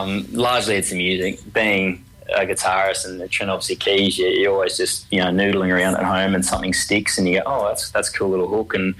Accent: Kingaroy, Queensland, Australia; we grew up in Kingaroy originally and had a crack at playing guitar out there

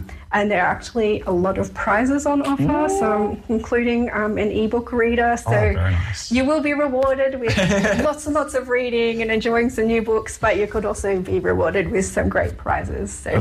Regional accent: Australia; I'm claiming it because I'm Australian

